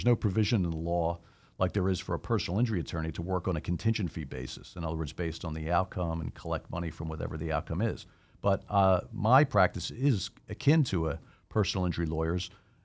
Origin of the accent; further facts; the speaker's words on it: Philadelphia, Pennsylvania, United States; So I was born in Philadelphia